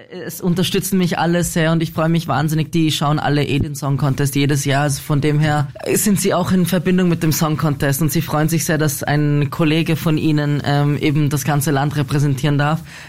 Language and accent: German; Dubai, United Arab Emirates; Ja, ich bin also in Dubai aufgewachsen